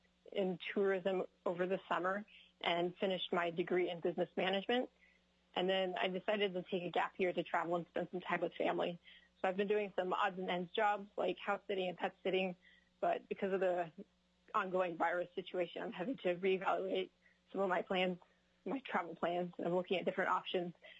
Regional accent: Big Lake, United States; I'm seeking confirmation as a public member to the State Medical Board. I was born and raised here in Big Lake, where I still currently live.

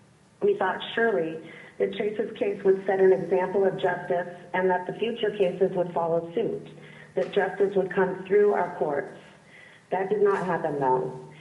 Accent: Alaska, United States; I have never felt so disheartened by my home state of Alaska.

